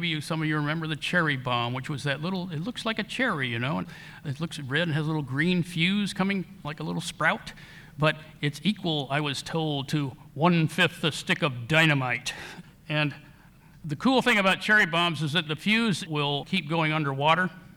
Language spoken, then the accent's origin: English; Midwest, United States; I'm a Midwesterner most of my life, and I've always had this kind of love-hate relationship with my native soil.